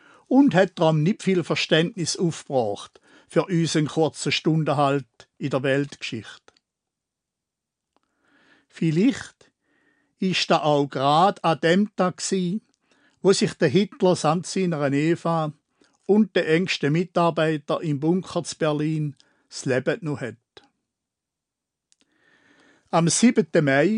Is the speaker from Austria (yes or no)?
no; Switzerland; So etwas hätte es jetzt aber bei uns in der Schweiz doch nicht gegeben.